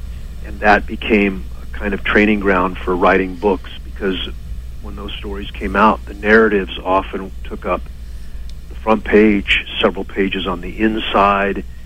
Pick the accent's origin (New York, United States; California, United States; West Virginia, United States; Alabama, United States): California, United States; Fresno; So that was my growing up in Fresno, surrounded by farmland that had been our history